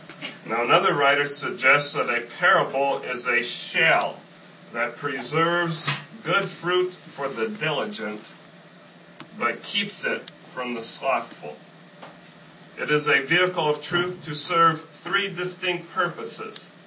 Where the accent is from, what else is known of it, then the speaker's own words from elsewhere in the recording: New Mexico, United States; Well, as you know, I am from New Mexico, and in New Mexico, the Chamber of Commerce calls it the Land of Enchantment.